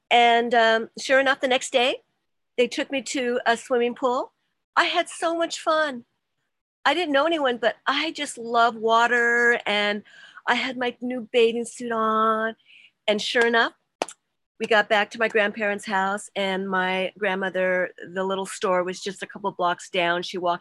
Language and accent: English; California, United States; born there; I was born in Southern California, so I was outside all the time.